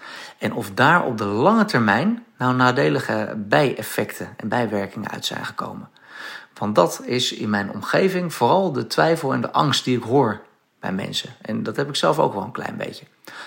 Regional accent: Haarlem, North Holland, Netherlands; ik kom uit Haarlem en mijn vraag over het vaccin is het volgende.

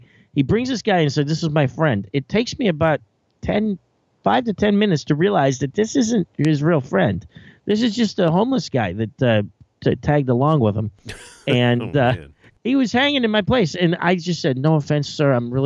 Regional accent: Pennsylvania, United States; I'm a dude from Pennsylvania.

